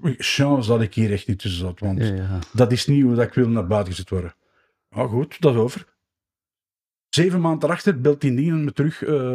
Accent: Belgium

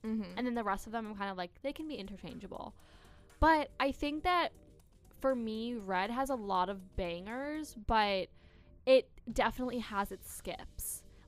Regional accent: Massachusetts, United States; I know for me, I am from Massachusetts. I'm looking to go to the Gillette Stadium.

